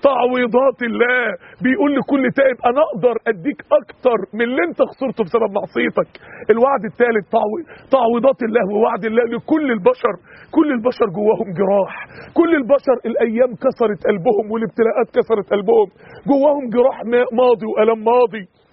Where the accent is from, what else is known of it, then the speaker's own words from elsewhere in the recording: Mansoura, Dakahlia, Egypt; عندنا في المنصورة واحد كان فتح مقهى كافيه عشان يتجوز